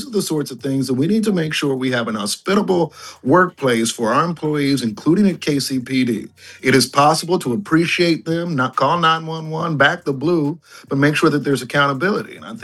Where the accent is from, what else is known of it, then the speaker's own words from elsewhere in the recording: United States; But I was ashamed and embarrassed as an American to see it.